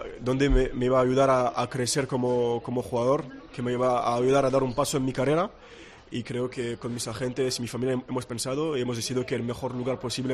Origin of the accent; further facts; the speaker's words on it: France; also born or lived in Tunisia; Y entonces pues nací en Túnez, se quedaron creo que 3 años ahí, y después han vuelto en Francia.